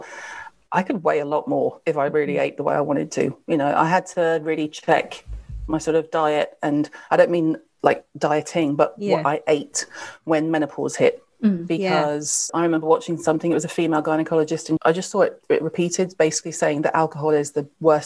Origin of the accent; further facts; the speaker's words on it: the South, United States; I was raised in the South in America. All we ate was shellfish, you know.